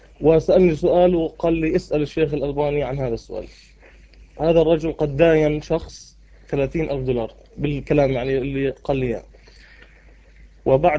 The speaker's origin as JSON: {"language": "Arabic", "country": "United States", "said": "لا مديش أنا أمريكي الحمد لله مسلم."}